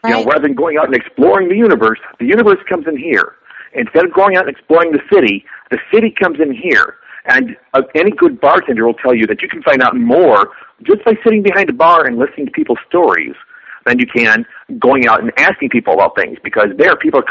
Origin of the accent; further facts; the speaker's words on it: Chicago, Illinois, United States; Actually, to me, the reason why I said Chicago is, being a Chicagoan